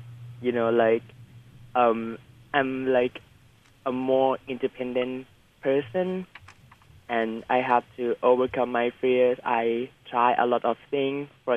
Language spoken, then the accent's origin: English; Thailand; English is a second language; now in Taiwan; I come from Thailand, and I study at Chulalongkorn University, majoring in Chinese language. But now I'm exchanging at NTNU, which is called Shida in Mandarin